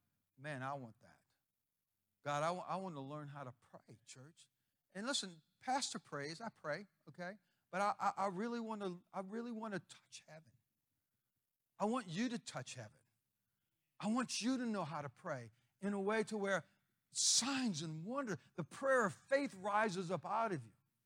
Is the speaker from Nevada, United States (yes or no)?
no; Chalmette, Louisiana, United States; I'm from Chalmette. I'm from Araby. It's like Nazareth. Can anything good come out of Araby? Come on. I'm nobody special. I promise you that. I went to Chalmette High School. I barely passed.